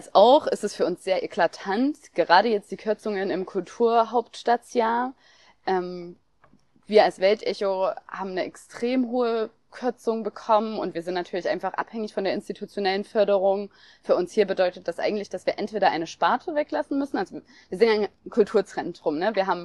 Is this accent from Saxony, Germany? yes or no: yes; Chemnitz, Saxony, Germany; born there; bin gebürtige Chemnitzerin